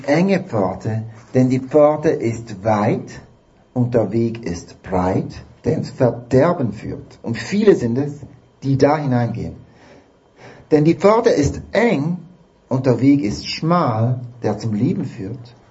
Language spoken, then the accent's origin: German; Switzerland; Und weißt du, wir als Schweizer, wir können uns damit identifizieren.